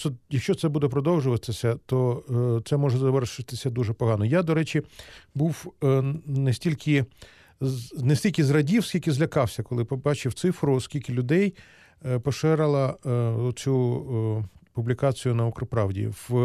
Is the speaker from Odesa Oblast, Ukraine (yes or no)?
no; Kyiv, Ukraine; наше рідне місто Київ